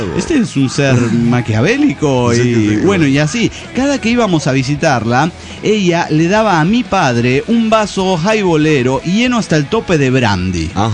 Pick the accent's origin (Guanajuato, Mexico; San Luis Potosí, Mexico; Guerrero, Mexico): Guanajuato, Mexico; León; cuando vivía en León, es mi tierra, que extraño un chingo. Iba por las calles de mi ciudad natal